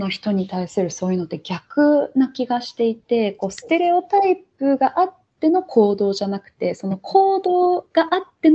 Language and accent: Japanese; United States; もちろんアメリカで育ったことだとか自分のそのアメリカ人の家